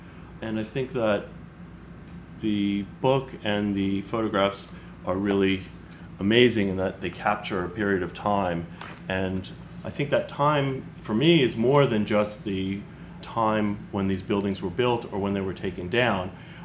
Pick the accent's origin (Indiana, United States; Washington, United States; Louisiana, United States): Louisiana, United States; New Orleans; And I grew up in New Orleans, and I've always been fascinated by that world that's turning